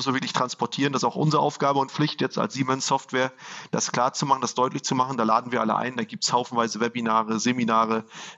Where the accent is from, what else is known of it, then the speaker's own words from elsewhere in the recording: Northern Germany, Germany; ich bin Norddeutscher